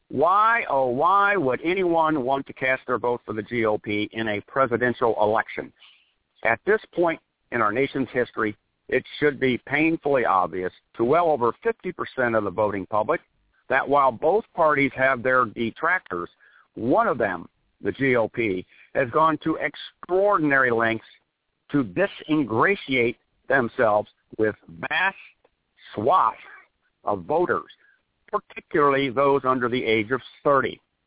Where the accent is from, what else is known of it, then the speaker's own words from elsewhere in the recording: Ohio, United States; John Kasich of my home state of Ohio